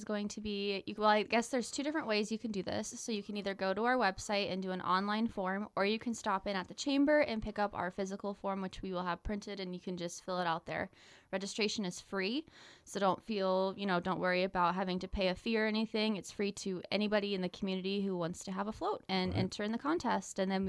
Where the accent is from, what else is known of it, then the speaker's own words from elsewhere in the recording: Mitchell, South Dakota, United States; No. I'm still from South Dakota. Yeah. All my family lives here, though, so it makes